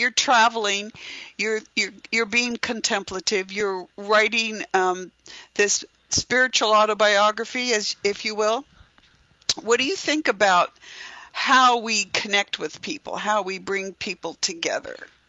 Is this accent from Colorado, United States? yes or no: no; Lincoln City, Oregon, United States; now in Seattle, United States; started in Lincoln City, Oregon, where I grew up going to the beach all the time, and right over my hometown in Oregon, where I grew up.